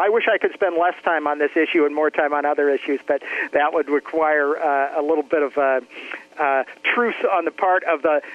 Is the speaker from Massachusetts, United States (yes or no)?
yes; Massachusetts, United States; interned with my local congressman from my hometown, from Massachusetts, where I was living at that time